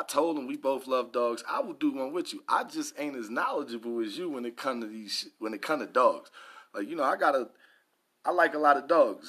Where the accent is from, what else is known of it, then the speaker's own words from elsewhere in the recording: New York City, New York, United States; And you know I live in Harlem, right? I'm from Harlem, so it's right there.